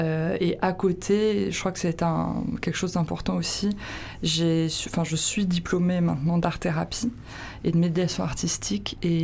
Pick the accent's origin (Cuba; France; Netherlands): France; Paris, Île-de-France; J'ai grandi à Paris, mais j'ai eu la chance d'avoir des origines... des Alpes